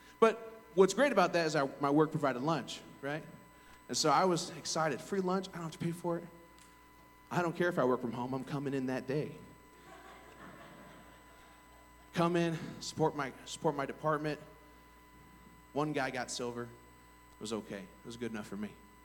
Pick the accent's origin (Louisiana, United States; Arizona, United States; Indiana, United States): Indiana, United States; I grew up in Indiana. I should have came out of the womb with a really good left, whatever that is, right?